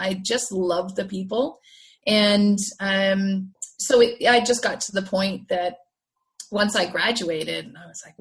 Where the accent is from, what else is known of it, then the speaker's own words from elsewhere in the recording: Scotland, United Kingdom; so I am originally a Scot. My mom is Canadian and my dad is Scottish. And like a true Scot, I was raised around a golf course.